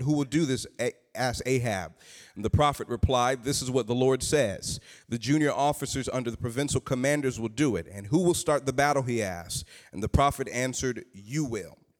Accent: Southern United States, United States; I'm from the South, and we learn about hydroplaning and things of that nature out there.

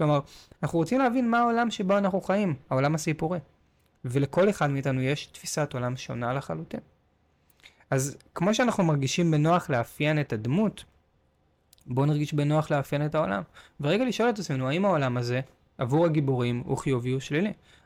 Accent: Tel Aviv, Tel Aviv District, Israel; כי גדלתי בתל אביב. כשאני אכתוב על העיר, אם אני אכתוב את סיפור חיי, גדלתי בצפון תל אביב

